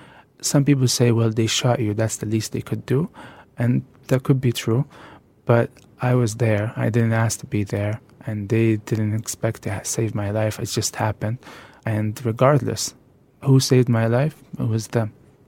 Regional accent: Gaza, Gaza Strip, Palestine; and then I said, hey, I'm from Gaza.

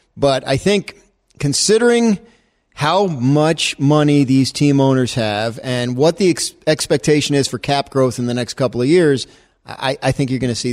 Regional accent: New Jersey, United States; I grew up in New Jersey and I live in Connecticut. Like, I can handle cold weather.

